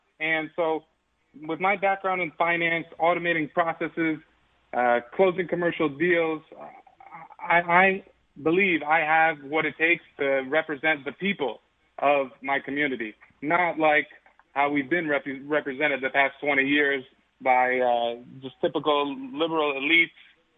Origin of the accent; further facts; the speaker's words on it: Greenwich, Connecticut, United States; also born or lived in Westchester County; now in Stamford, United States; I've been in Stanford the past 10 years. Before that, I grew up in Greenwich, and before that, Westchester County.